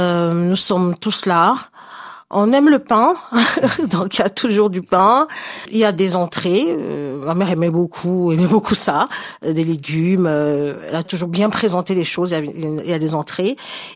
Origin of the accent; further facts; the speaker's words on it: Bonaberi, Littoral, Cameroon; Le dimanche à Bonabiri, qui est mon village natal, le village de mon père, là où j'ai grandi.